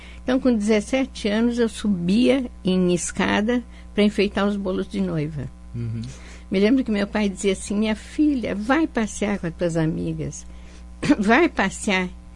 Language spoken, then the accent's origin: Portuguese; Caxias, Brazil; E sempre morei aqui em Caxias. Nasci e morei aqui, né? Uma quadra para lá da praça, onde é o Banco Safra hoje.